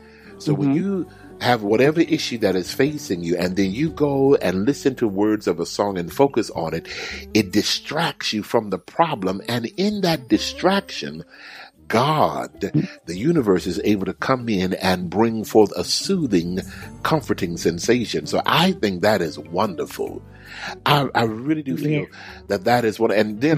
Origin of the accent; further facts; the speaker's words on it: Houston, Texas, United States; Let me go back to my hometown of Houston, Texas